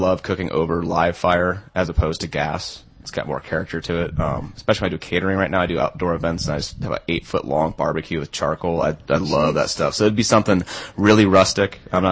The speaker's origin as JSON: {"language": "English", "region": "South Dakota", "country": "United States", "said": "I'm from South Dakota."}